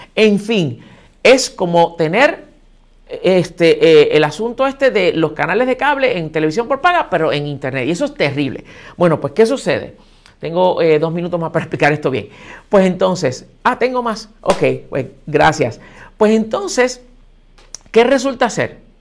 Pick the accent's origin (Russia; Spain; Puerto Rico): Puerto Rico; nosotros puertorriqueños, que también somos ciudadanos de Estados Unidos